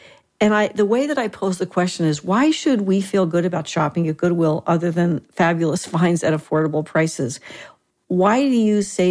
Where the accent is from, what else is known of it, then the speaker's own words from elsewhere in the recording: New Jersey, United States; And I'm from Jersey and I could say awful, but it's awful.